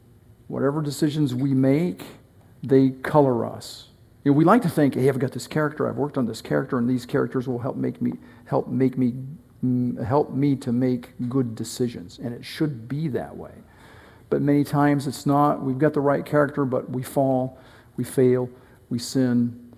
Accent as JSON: {"language": "English", "region": "New Hampshire", "country": "United States", "tie": "born or raised there", "said": "I grew up in New Hampshire"}